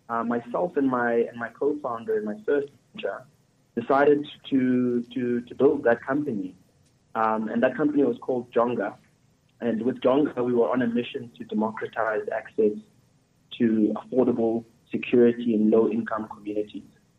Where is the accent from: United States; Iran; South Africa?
South Africa; Bushbuckridge, Mpumalanga; now in Johannesburg, South Africa; I'm originally from Tulamahashe in Bushbuck Ridge, which is like a township or a village. But I currently stay in Four Ways in Johannesburg at the moment.